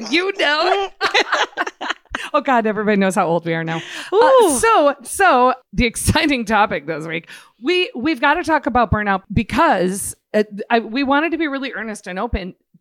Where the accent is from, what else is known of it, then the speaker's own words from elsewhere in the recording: Midwest, United States; I'm from the Midwest.